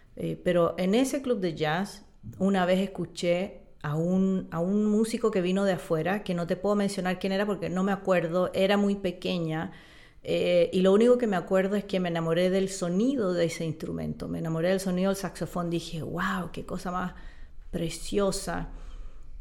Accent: Chile; yo nací en Chile en los años 70, crecí en los años 80 y me transformé ya en una señorita cuando estaba en los años 90.

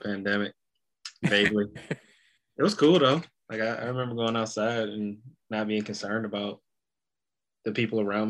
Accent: Detroit, Michigan, United States; growing up in Detroit, a lot of my teachers look like me.

